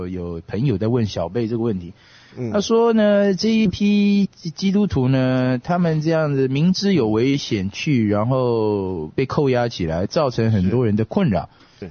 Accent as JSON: {"language": "Chinese", "country": "Taiwan", "lives_now": "United States", "said": "我记得我刚来美国的时候，在92年、93年那个时候，我记得我在读书那时候，我的从韩国来的同学，他们跟我们谈讲话的时候，还有一点蛮自卑的，他说你是从台湾来"}